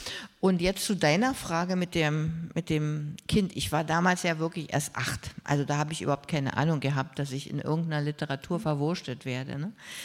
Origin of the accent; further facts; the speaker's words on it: East Germany, Germany; born there; ich als geborene Ostdeutsche